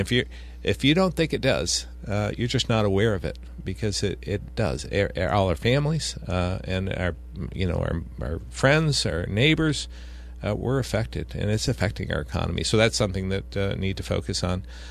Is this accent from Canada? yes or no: yes; Barrie, Ontario, Canada; I'm a blue collar guy. I grew up in this area. I grew up in Barrie, I'm proud of my blue collar roots.